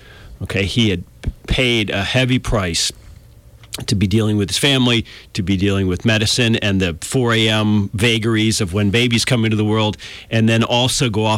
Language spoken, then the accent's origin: English; United States; I'm an American. You know, I'm a mutt.